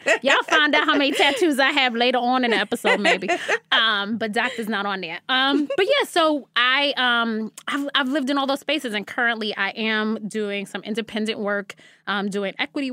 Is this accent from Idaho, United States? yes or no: no; Brooklyn, New York, United States; I am from Brooklyn, born and raised before, in Fort Greene before it became like the cool spot where everybody want to live.